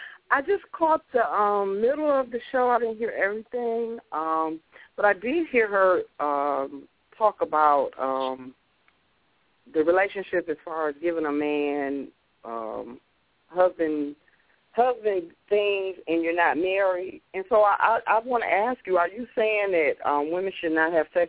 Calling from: Detroit, Michigan, United States; I'm calling from Detroit.

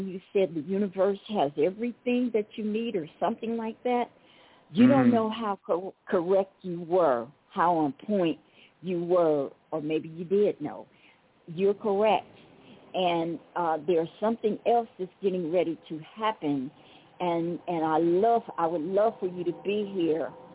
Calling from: Tucson, Arizona, United States; I'm calling you from Devon Gables here in Tucson, Arizona.

